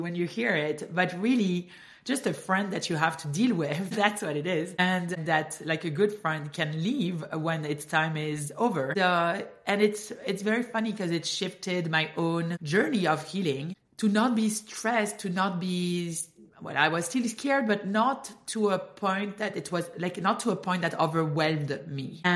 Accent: France; accent: French; English is a second language; Okay. Well, so I'm French. Cannot hide it. Apparently, I have an accent. I don't hear my accent, by the way.

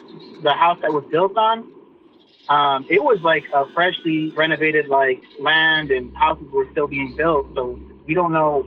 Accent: Midland, Texas, United States; I'm from Midland, Texas, a little town outside of West Texas.

